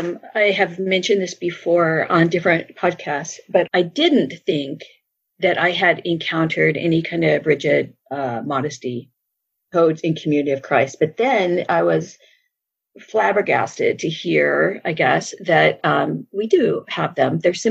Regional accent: West Coast, United States; Since I grew up on the West Coast, I can remember somebody all aghast that a woman in the congregation had pierced her ears

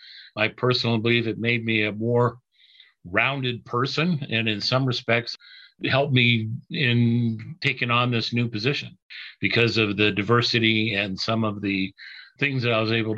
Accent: Council Bluffs, Iowa, United States; Even though I was born and raised here in Council Bluffs, I felt like I didn't know the city anymore or the community.

